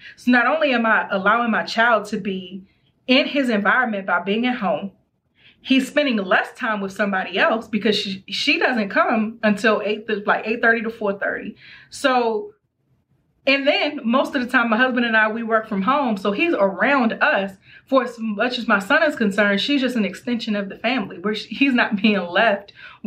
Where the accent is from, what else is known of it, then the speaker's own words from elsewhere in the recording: Maryland, United States; I'm from Maryland. I gotta eat my crabs.